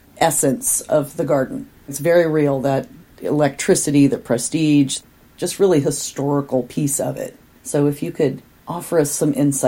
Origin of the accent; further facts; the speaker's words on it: West Coast, United States; So I'm a West Coaster. I grew up on the West Coast.